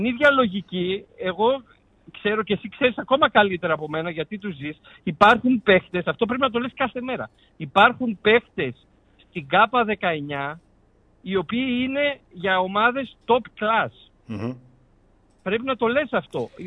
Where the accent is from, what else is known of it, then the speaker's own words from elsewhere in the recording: Germany; Επειδή εγώ μεγάλωσα στη Γερμανία και ξέρω την οτροπία των Γερμανών